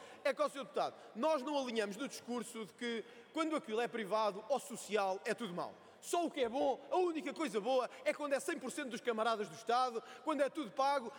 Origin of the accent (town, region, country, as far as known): Portugal